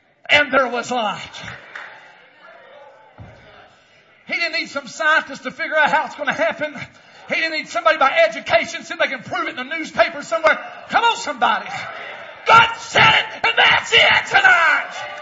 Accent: Arkansas, United States; I was raised in the South in the field in the plains of Arkansas.

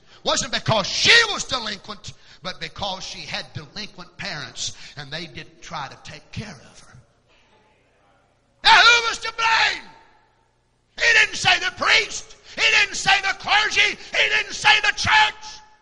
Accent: Kentucky, United States; When I was just a kid, me and Harry and my sisters, we was raised there in Kentucky and lived near a patch of woods.

